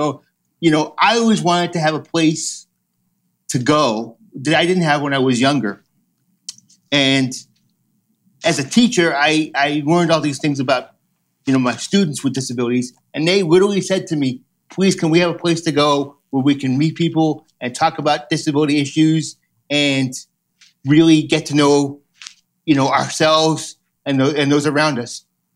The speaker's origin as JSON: {"language": "English", "town": "Boston", "region": "Massachusetts", "country": "United States", "said": "I'm from Boston originally."}